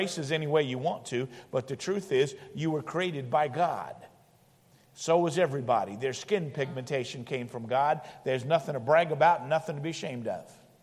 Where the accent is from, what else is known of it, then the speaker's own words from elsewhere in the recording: Indianapolis, Indiana, United States; And I grew up in Indianapolis, and it was about noon.